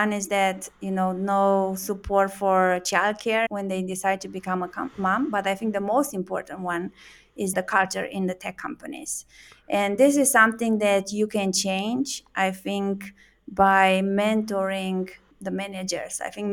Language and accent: English; Romania; So I'm originally from Romania